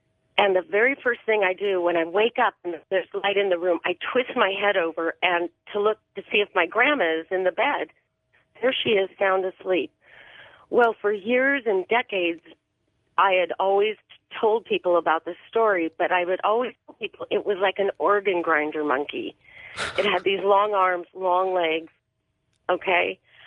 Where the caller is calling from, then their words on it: Burbank, California, United States; I'm calling from Burbank. I'm right up the street from you.